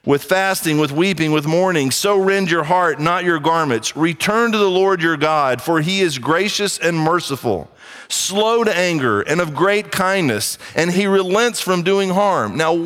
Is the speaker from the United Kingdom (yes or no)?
no; Brazil; And I grew up in Brazil, and down there they have ants that march literally